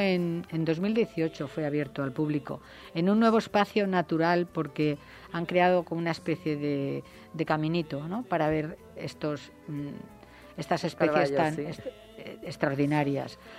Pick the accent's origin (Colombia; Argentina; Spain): Spain; como española yo digo que se merece ser el árbol europeo del año.